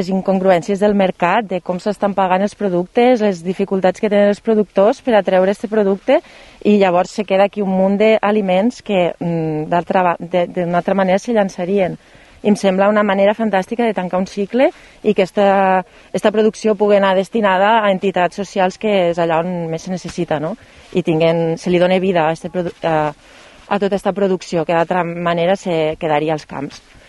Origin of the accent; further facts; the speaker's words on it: Catalonia, Spain; sobretot aquí soc de les Terres de l'Ebre i me sembla terrible, no?